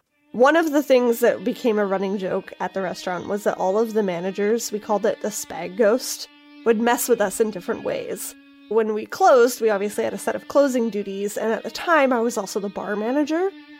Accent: Canada; I'm the Canadian half of this podcast

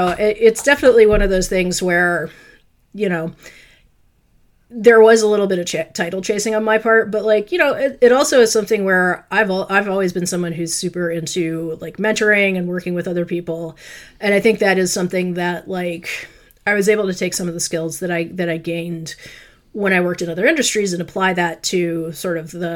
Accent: Washington, District of Columbia, United States; moved away as an adult; also born or lived in Los Angeles, United States / Chicago, United States; now in Wisconsin, United States; So I live in Wisconsin. I am originally from Washington, D.C. So I was born and raised in D.C. I lived there until I was 18.

